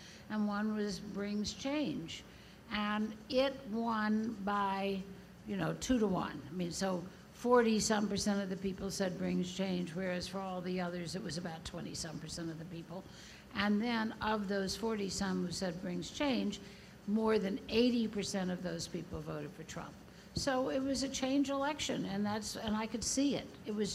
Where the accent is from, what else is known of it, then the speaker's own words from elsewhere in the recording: the South, United States; some of it is because I grew up in the South and I recognized a lot of it.